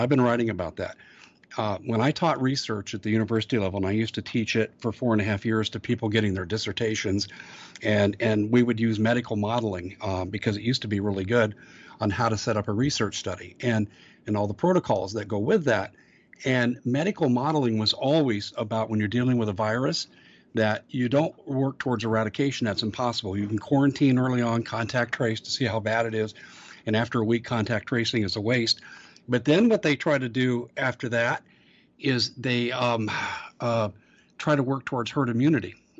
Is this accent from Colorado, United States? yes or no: yes; Colorado, United States; When I was doing my radio show, 2008, 2009, and I grew up in Colorado, and I have two friends, lifetime friends, that are in law enforcement.